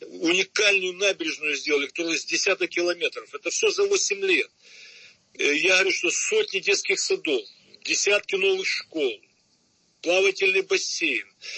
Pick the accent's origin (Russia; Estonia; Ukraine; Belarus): Ukraine; Crimea; я как коренной крымчанин, здесь родился мой прадед, и дед, и отец, и я, и дети мои, то, слава Богу, родились, сыновья.